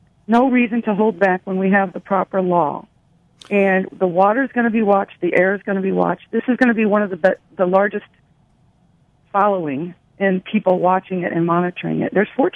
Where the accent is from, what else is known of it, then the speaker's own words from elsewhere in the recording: Cherokee, United States; I'm from Cherokee, for goodness sake.